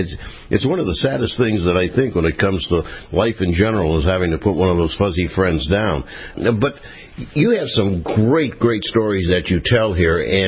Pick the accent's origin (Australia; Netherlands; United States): United States; Pennsylvania; I have, and I'm from Pennsylvania, which we used to go whitewater rafting in that area, so I know it very well.